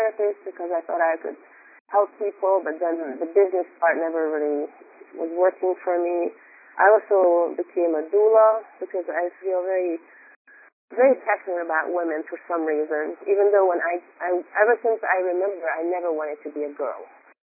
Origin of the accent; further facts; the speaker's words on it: Hungary; I grew up in Hungary in a socialist country during the time of socialism, so making money was really not something that people were able to do.